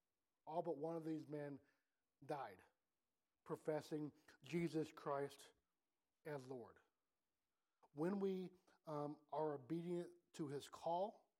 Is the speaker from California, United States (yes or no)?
no; Decatur, Illinois, United States; now in Milford, United States; We moved from Decatur, Illinois, and came to Milford, Ohio, and for, it was close to a year that my grandparents did not speak to us.